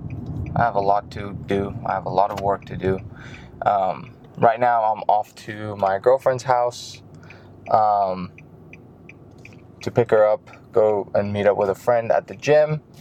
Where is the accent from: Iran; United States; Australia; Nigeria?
Iran; moved away; I'm half Indian and I'm half Persian. I came from Iran a couple years ago. I came here in 2015.